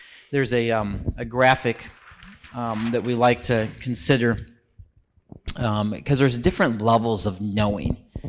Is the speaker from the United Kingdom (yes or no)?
no; Gridley, Illinois, United States; I was from Gridley, Illinois.